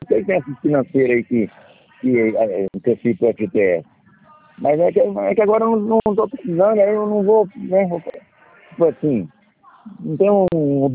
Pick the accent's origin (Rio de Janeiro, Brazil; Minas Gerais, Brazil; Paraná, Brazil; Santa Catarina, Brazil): Paraná, Brazil; Douradina; É, Paraná.